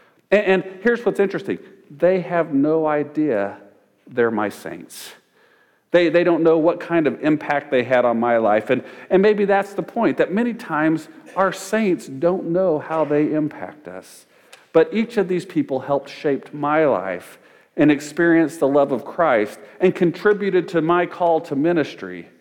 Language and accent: English; Hutchinson, United States; His parents attended the church where I grew up in Hutchinson.